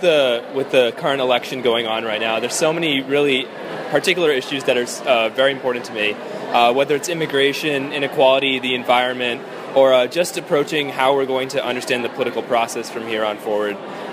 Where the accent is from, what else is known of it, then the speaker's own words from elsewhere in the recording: New Jersey, United States; I'm from New Jersey, and I'm representing the University of Notre Dame from Indiana.